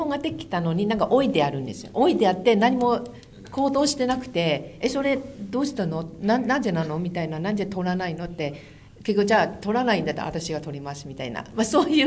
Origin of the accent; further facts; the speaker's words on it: Hong Kong; 自分は香港で生まれたから香港に育ってたから、まあ、その庶民生活もよくしてるし